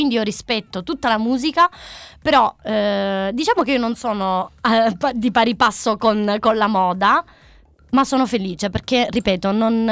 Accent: Apulia, Italy; Io sono pugliese

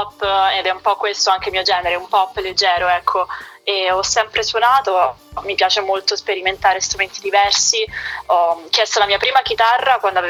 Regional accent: Rome, Lazio, Italy; io sono nata e cresciuta a Roma

